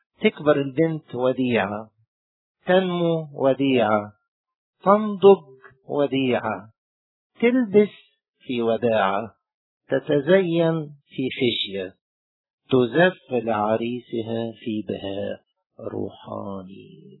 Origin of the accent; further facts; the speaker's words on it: Tanta, Gharbia, Egypt; عندنا في طنطا